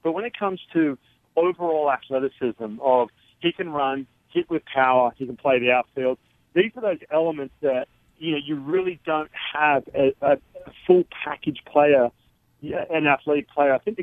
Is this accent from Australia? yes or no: yes; Australia; because I'm Australian